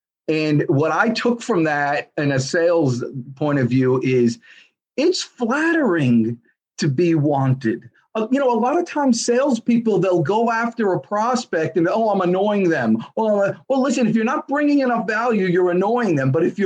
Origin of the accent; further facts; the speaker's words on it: New Jersey, United States; I'm from New Jersey. It's impossible to offend me.